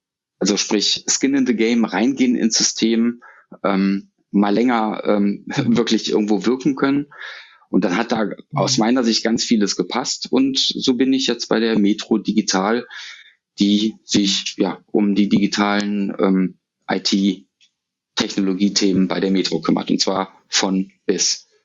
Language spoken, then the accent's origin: German; Düsseldorf, North Rhine-Westphalia, Germany; Ich bin ein Düsseldorfer Junge, ich bin in Düsseldorf geboren, aufgewachsen und habe es aus Gründen auch nicht rausgeschafft aus der Stadt.